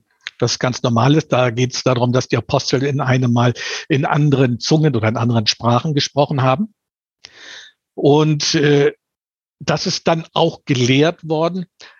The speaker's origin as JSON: {"language": "German", "region": "Northern Germany", "country": "Germany", "said": "als Norddeutscher würde ich sagen"}